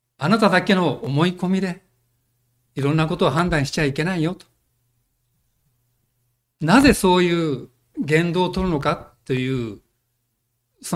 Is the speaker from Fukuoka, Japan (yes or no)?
yes; Fukuoka, Japan; 岡藤先生と私が、福岡県の同じような地域で生まれ育ったものだということが分かりまして、